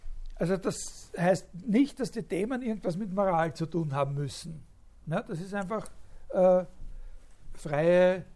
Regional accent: Vienna, Austria; wenn man das so als Wiener so sagen darf

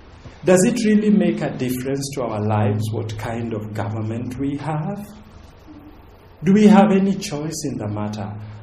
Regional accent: Kenya; I think I'm a Kenyan, and we belong to the country of the marathon.

